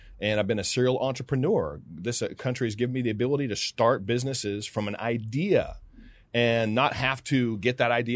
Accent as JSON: {"language": "English", "country": "United States", "said": "I'm an American."}